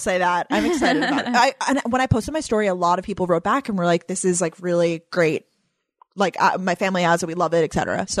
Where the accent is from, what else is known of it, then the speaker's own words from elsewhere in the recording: New York, United States; because I'm from New York. So it's like really cold outside now.